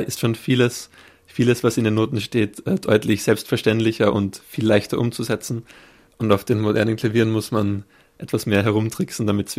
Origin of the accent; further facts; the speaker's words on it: Graz, Styria, Austria; Ich komme aus Graz, ja.